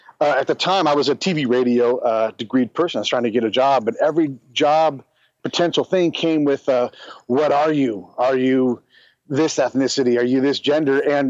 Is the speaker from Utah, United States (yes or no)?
no; California, United States; So I grew up in California, no real military presence in my family.